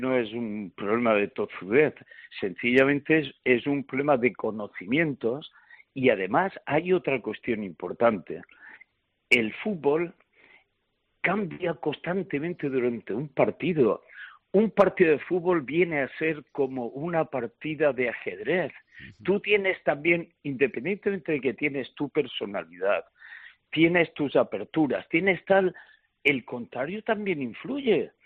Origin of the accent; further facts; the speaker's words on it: Granada, Andalusia, Spain; quienes quedamos aquí somos los granadinos.